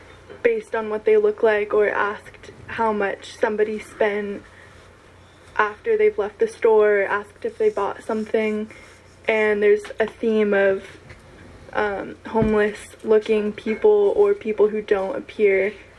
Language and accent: English; Santa Rosa, California, United States; now in Santa Cruz, United States; I don't think that Santa Rosa in particular, which is where I'm from, had the kind of community in the first place that Santa Cruz once had. Or it's a lot more spread out, I guess, and a lot more retired people